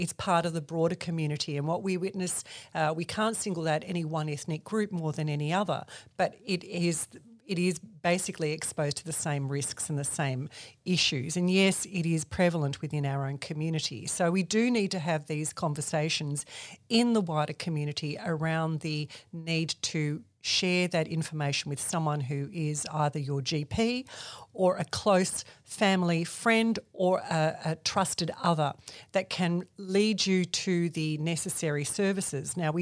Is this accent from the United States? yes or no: no; Australia; born there; I was born in Australia. My mother was from Thessaloniki, my father from Chalkidiki.